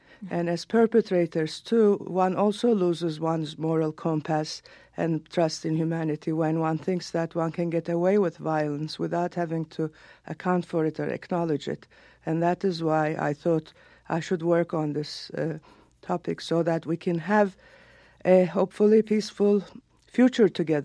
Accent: Turkey; I was born and raised in Turkey and I got all my education there.

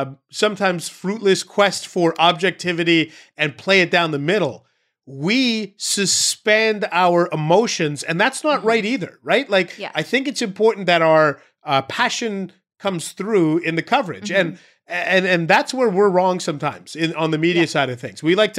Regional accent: Vancouver, British Columbia, Canada; also born or lived in Toronto; now in Ottawa, Canada; I was born there, but I grew up in Vancouver.

